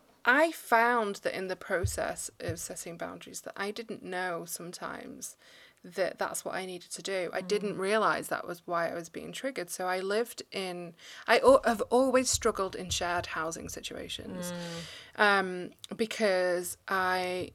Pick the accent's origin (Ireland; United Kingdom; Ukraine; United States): United Kingdom; Manchester, North West England; moved away; and I came from Manchester in England